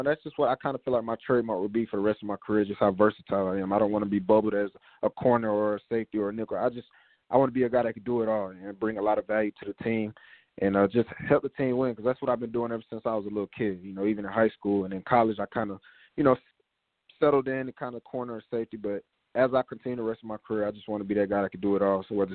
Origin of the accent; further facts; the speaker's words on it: the South, United States; I was a little nervous at first because, you know, I'm from the South. I haven't played in too many, you know, cold games throughout my career